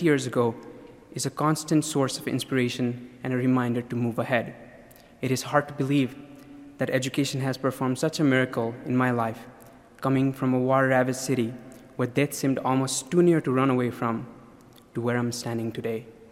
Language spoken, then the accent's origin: English; Nepal; also born or lived in Kathmandu; family decided to move to capital Kathmandu, which was the safest city in Nepal. I was taken away from my hometown that was so dear to me.